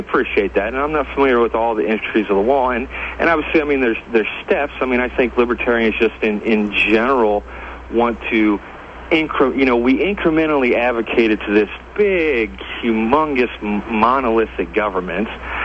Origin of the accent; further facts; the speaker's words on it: Daytona Beach, Florida, United States; I'm from Daytona Beach, Florida.